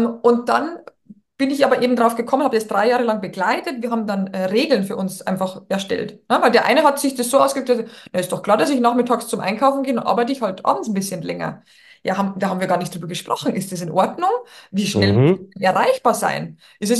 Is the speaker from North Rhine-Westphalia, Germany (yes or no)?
no; Bavaria, Germany; now in Berlin, Germany; Wie du auch hören kannst, ne, ich komme aus Bayern und nicht aus Berlin, wo aber meine Firma sitzt und wo ich die letzten 12 Jahre gelebt habe.